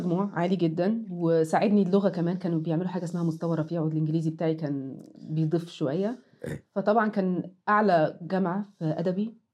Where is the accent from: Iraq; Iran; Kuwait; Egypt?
Egypt; احنا عندنا في مصر كان نظام الثانوية العامة تدخل من سنة اولى ثانوي بتبتدي تقسم علمي او ادبي